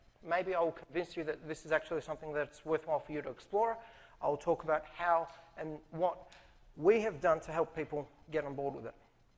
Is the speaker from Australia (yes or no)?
yes; Australia; I grew up in Australia, that's why I don't speak like a Bulgarian.